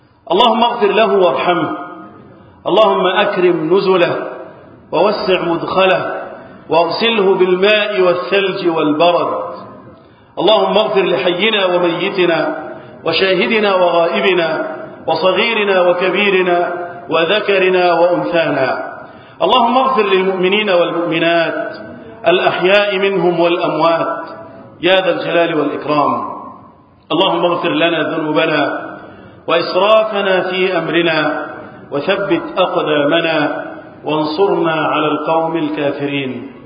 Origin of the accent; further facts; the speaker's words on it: Egypt; اللهم احفظ بلدنا مصر وسائر بلاد المسلمين